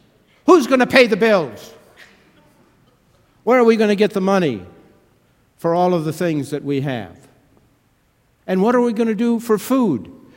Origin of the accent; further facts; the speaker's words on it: Wisconsin, United States; If you were to get in the car and drive to northwestern Wisconsin and go to my hometown, and if you were to do an on-the-street interview with the people who knew me when I was growing up